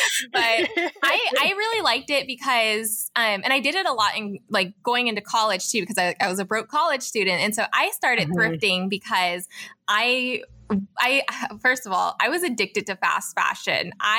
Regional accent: Las Vegas, Nevada, United States; also born or lived in Chicago; now in Los Angeles, United States; I'm originally from Las Vegas, or I was born in Chicago, raised in Vegas, and now I live

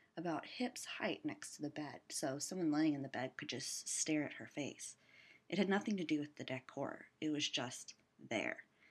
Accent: Texas, United States; I am from Texas, I guess.

